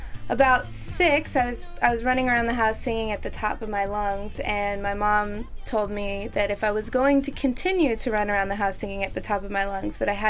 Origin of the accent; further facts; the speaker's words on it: Springfield, Illinois, United States; now in St. Louis, United States; Well, actually, my hometown is Springfield, Illinois. Mm. But I've been living in St. Louis, Missouri for almost 9 years.